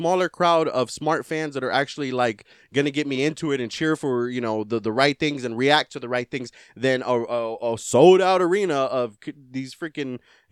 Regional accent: Texas, United States; we're a Texas crowd. Yeah, we can say that because we're from Texas.

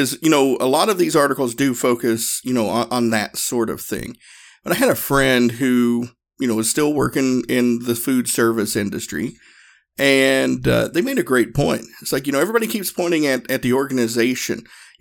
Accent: the South, United States; me and my training partner at the time, we're both from the South, and we had no clue what to expect.

